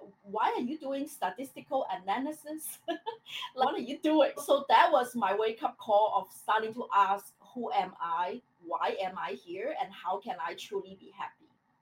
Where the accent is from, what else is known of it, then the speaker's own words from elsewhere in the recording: China; English is a second language; moved away as an adult; now in United States; I was born and raised in China and moved to the US for higher degree education.